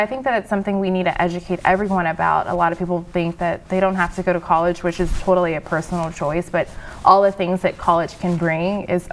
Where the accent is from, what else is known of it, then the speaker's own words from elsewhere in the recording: Friendswood, Texas, United States; So we're from Friendswood. I graduated from Clearbrook High School.